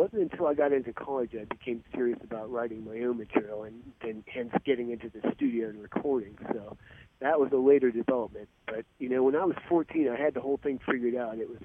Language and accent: English; Warren, Ohio, United States; moved away as an adult; now in Tampa, United States; I'm an exile from Northeast Ohio. Actually, I grew up in the Warren Youngstown Steel District back in the day, so that's where I originally hail from.